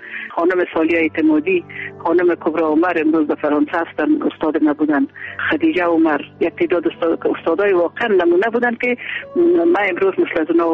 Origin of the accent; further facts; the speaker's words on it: Kabul, Afghanistan; also born or lived in Kandahar; بعد از او ما از قندهار به کابل آمدیم.